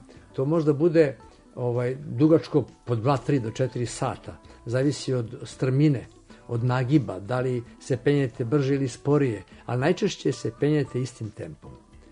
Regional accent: Peć, Kosovo; born there; pošto sam i potekao iz planinskih krajeva i ja sam rođen u Metohiji u Peći, iznad moje glave su bile prokletije

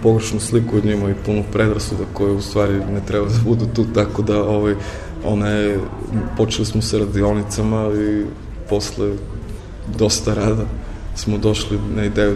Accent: Niš, Nišava District, Serbia; ja sam inače iz Niša

